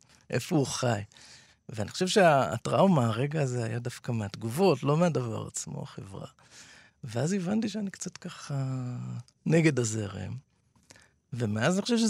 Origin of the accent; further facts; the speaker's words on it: Givatayim, Tel Aviv District, Israel; אני גדלתי בגבעתיים, נולדתי וגדלתי בגבעתיים. זאת אומרת, בורגנות טובה ככה